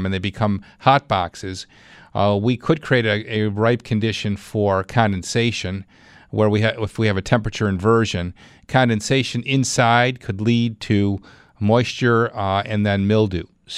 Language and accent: English; Clarence, New York, United States; Let's go to Clarence. That's my hometown.